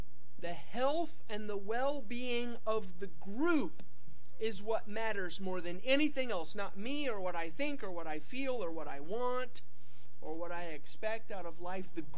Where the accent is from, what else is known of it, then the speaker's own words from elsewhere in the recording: Kansas City, Missouri, United States; I've got to say, I'm from Kansas City. I'm from Kansas City. And do you see what I've done? I told you where I came from. This is where I was born. This is where I'm from.